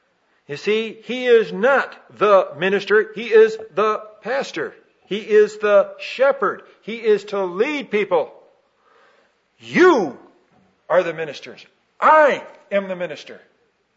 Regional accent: Chicago, Illinois, United States; You see, I'm from Chicago. And in Chicago, when I grew up, they had the stockyard.

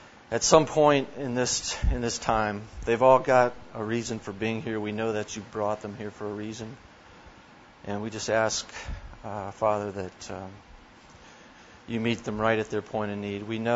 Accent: Dallas, Texas, United States; I'm from Dallas, and we're going to talk about purity today.

